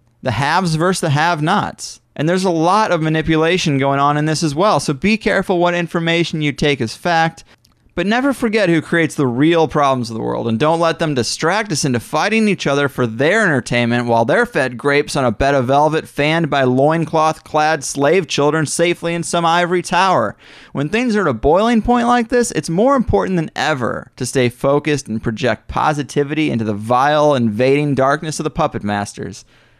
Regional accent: Missouri, United States; Ferguson, Missouri, right near my hometown, is on global news networks for standing up to police aggression and militarization of the cops

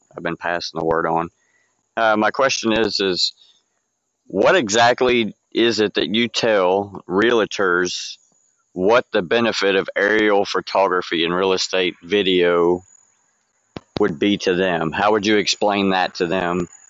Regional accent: Texas, United States; I'm from Texas.

